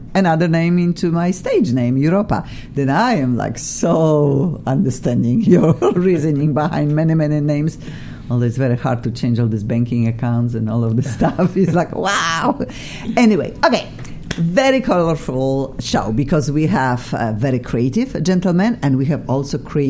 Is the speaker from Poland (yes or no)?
yes; Poland; English is a second language; I am from Poland and my two guests, they need to just tell us where they are from.